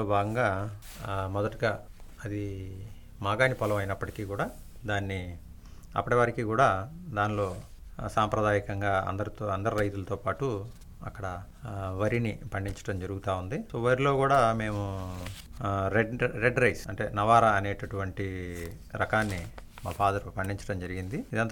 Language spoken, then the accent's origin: Telugu; Namburu, Andhra Pradesh, India; మాది గుంటూరు జిల్లా పెదకాకాని మండలం నంబూరు గ్రామం.